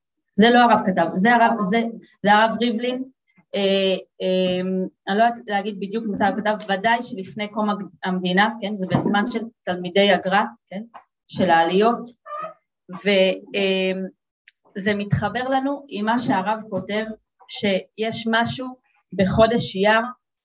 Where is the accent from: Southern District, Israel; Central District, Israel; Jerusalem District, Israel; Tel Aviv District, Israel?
Jerusalem District, Israel; Jerusalem; אני גדלתי ברובע, ולפני כמה שנים שכזה הלכנו לכותל